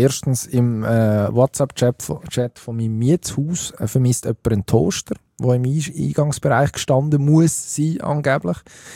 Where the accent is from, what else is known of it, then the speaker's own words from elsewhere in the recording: Switzerland; Eine Nationalmannschaft, die wir als Schweizer immer finden, ja, also, wenn wir die Deutschen nicht schlagen, dann können wir den Laden gleich zumachen.